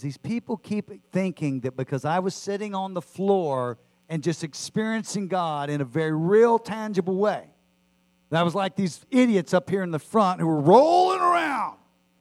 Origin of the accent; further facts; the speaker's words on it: Texas, United States; I am a Texan, and don't You ever do that to me.